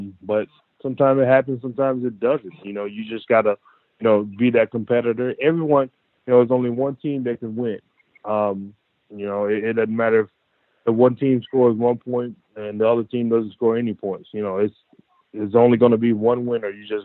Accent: Detroit, Michigan, United States; also born or lived in Louisiana; Well, for me, I was born and raised in Detroit. I have family in Louisiana and in Detroit. My family migrated from Louisiana up to Detroit. So I have family in both, and I actually finished high school in Louisiana.

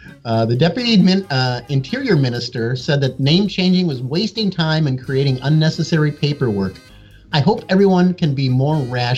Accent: Minnesota, United States; Hey, I grew up in Minnesota.

